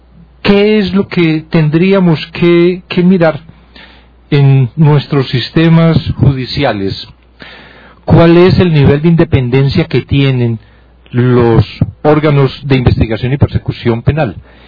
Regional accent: Colombia; yo como colombiano digo, qué bueno sería que en Colombia hubiera un organismo independiente

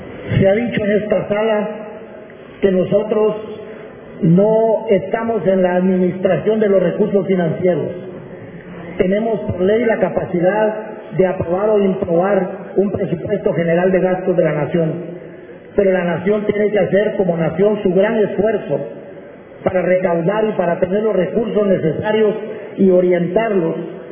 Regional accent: Guatemala; es nuestro deber como guatemaltecos, y el rol que la comunidad internacional viene a jugar es un rol de acompañamiento a ese esfuerzo que estamos haciendo los guatemaltecos

